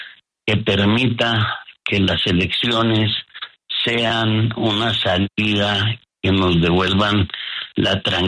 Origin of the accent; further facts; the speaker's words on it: Colombia; sentimos el más grande dolor y sentimiento de tristeza como familia, pero también como colombianos, el dolor de patria.